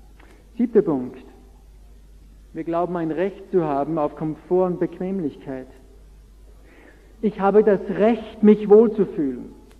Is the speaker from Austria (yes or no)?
yes; Austria; Ich komme ja auch aus Österreich.